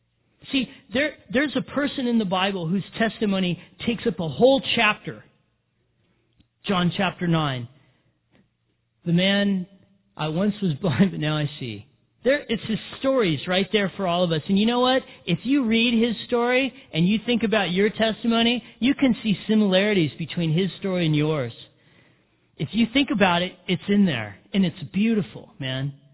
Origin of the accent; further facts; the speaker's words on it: Big Bear, California, United States; A little shot at my hometown from the lady who lived in New York City.